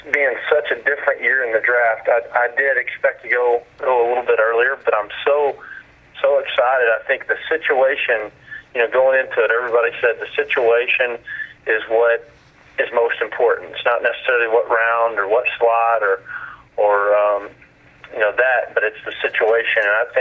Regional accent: Arkansas, United States; I grew up here in Arkansas. I was an Arkansas fan

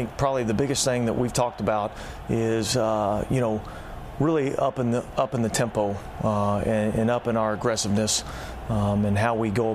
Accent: Texas, United States; also born or lived in Atlanta, United States; Yeah, I mean, I was born in Atlanta, moved to Texas quickly thereafter, okay.

